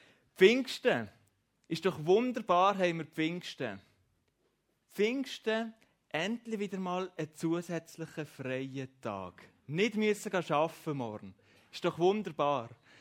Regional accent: Switzerland; so sind wir prägt als Schweizer.

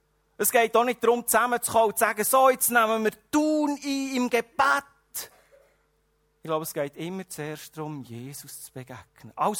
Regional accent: Switzerland; das sind wir Schweizer gut

